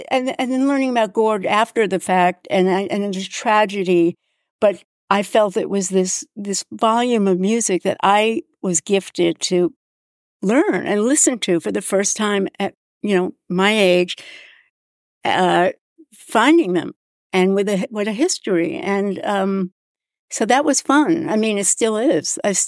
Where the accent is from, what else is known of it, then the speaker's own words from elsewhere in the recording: New York, United States; I'm from New York, so I wasn't living in Omaha